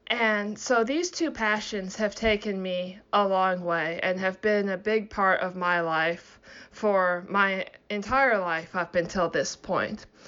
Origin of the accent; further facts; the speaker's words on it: Plano, Texas, United States; I grew up in Plano, Texas.